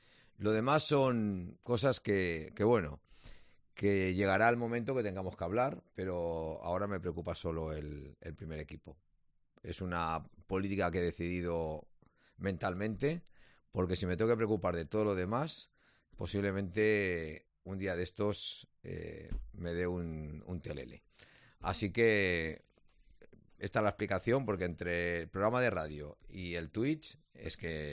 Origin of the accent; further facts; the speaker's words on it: Cartagena, Region of Murcia, Spain; me alegro que Ferran vaya a mi pueblo. Sí, sí, sí. Mi familia es de aquella zona, de Puerto Mazarrón y de Cartagena.